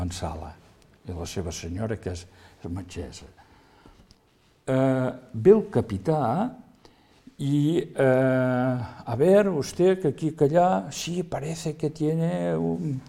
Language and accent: Catalan; Olot, Catalonia, Spain; tu ets de la Garrotxa? Dic, sí, sóc d'Olot.